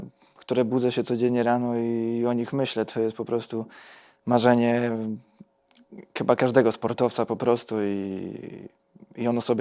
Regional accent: Bełchatów, Łódź Voivodeship, Poland; I fajnie mi się tutaj w Bełchatowie mieszka, gra. Jest to moje rodzinne miasto

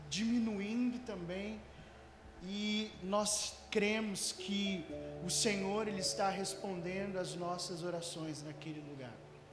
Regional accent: Londrina, Paraná, Brazil; now in Rio de Janeiro, Brazil; como o Manos já falou. Eu sou londrinense, eu sou de Londrina, mas eu tô morando no Rio de Janeiro tem 3 anos.

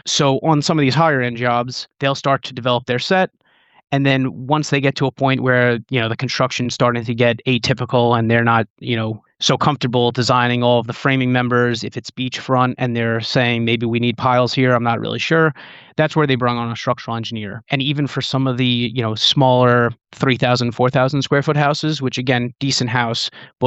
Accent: New York, United States; And I grew up in Nassau County. It's a lot of your three-bedroom ranches, conventional construction.

